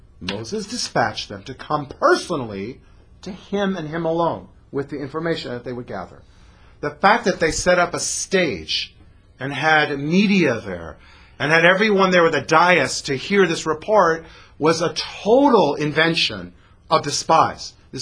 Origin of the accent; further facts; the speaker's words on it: Canada; I'm Canadian.